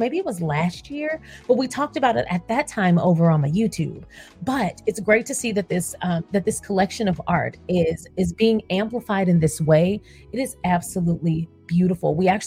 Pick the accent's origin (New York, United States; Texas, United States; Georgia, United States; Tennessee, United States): Texas, United States; Dallas; As y'all know, I am from Texas. Well, I'm from Dallas, not Houston, but I'm from Texas.